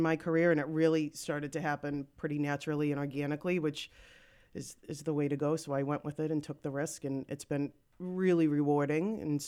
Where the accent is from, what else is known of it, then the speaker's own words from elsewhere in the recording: Massachusetts, United States; I'm from the South Shore, so I have some clients that are there in the South Shore.